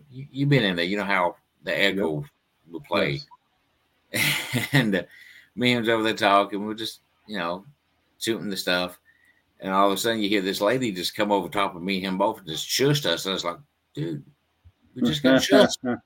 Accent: Appalachia, United States; It's like, well, babe, you know, we moved up to the north. I was raised up in the Appalachian Mountains.

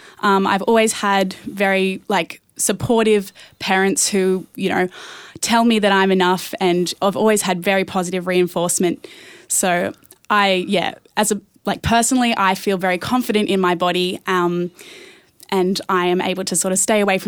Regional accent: Sydney, New South Wales, Australia; moved away as an adult; now in Brisbane, Australia; when I was 18, I graduated high school and I moved up to Brisbane. I was originally from Sydney, so I moved away from my family, away from all my friends

